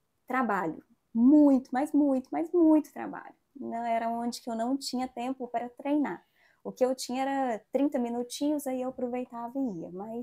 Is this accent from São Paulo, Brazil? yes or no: no; Uberaba, Minas Gerais, Brazil; Sou de Uberaba mesmo, mas na época eu não morava em Uberaba.